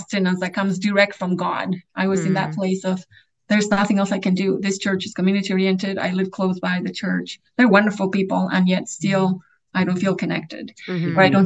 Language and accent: English; Bolivia; I'm from Bolivia